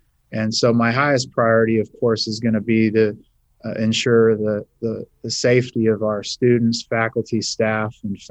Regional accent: Hanford, California, United States; I'm originally from the San Joaquin Valley, where I serve now as president of Fresno State. I was born in Hanford, just south of Fresno, about 35 miles. And my grandparents immigrated here from Mexico.

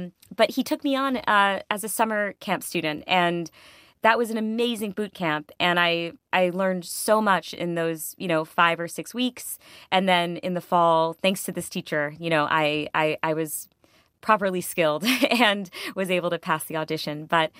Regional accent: Connecticut, United States; in my hometown in Connecticut.

